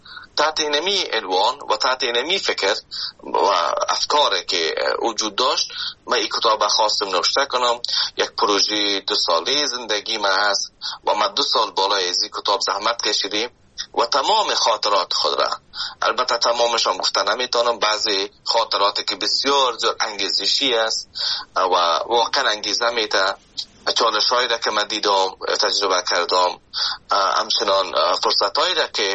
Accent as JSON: {"language": "Persian", "country": "Afghanistan", "moved": "yes", "lives_now": "Canada", "said": "من از افغانستان به کانادا آمدم"}